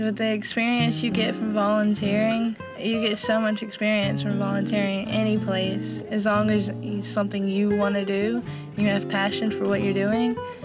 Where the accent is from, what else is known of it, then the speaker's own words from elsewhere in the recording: Anderson, South Carolina, United States; Let's see, I graduated from Westside High School. I grew up in Anderson my whole life. I recently moved to Honey and Patton, so I'm living up there.